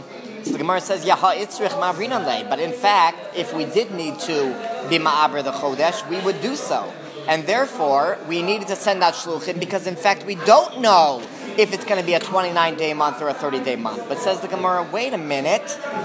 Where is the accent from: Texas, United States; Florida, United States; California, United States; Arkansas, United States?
California, United States; Well, I am from California, like, and I don't understand.